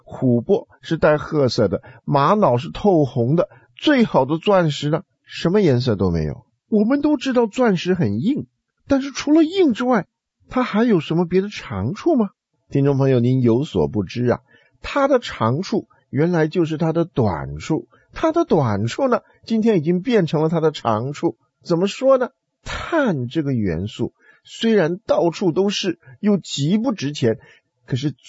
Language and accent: Chinese; China; 身为中国人，我们有好多地方都被吹乱了，也有好多地方呢被吹忘了。